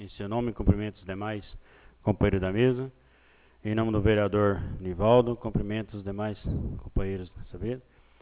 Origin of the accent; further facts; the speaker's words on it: Mato Grosso do Sul, Brazil; existe um corredor arqueológico no nosso estado, passando pela região onde eu fui criado